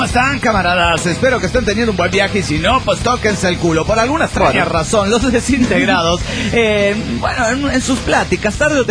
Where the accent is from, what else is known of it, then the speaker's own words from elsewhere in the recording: Cochabamba, Bolivia; de Cochabamba, Bolivia.